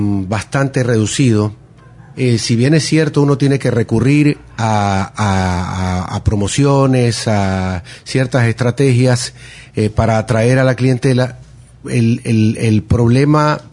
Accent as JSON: {"language": "Spanish", "country": "Ecuador", "said": "Para nosotros como ecuatorianos, porque más que nada aquí en Guayaquil"}